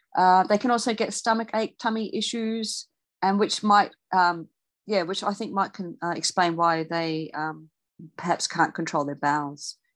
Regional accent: Australia; here from Australia

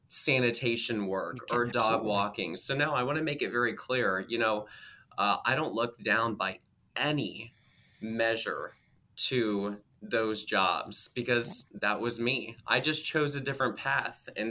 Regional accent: Jacksonville, Florida, United States; I grew up in Jacksonville, Florida, to a wonderful, loving mom and dad

